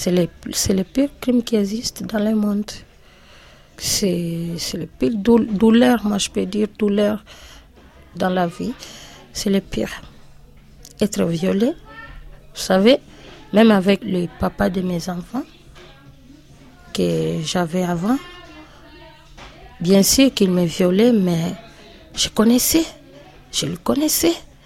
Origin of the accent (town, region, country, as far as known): DR Congo